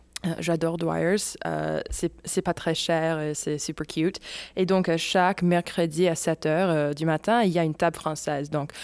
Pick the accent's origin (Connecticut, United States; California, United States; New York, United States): California, United States; Los Angeles; Je suis californienne. Je suis née à Los Angeles et j'ai grandi à Los Angeles. Donc, je ne suis pas du tout louisianaise.